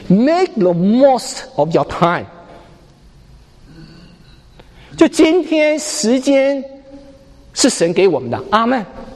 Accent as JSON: {"language": "Chinese", "country": "Taiwan", "moved": "as an adult", "lives_now": "United States", "said": "我们那时候我从台湾来到这边的读研究所"}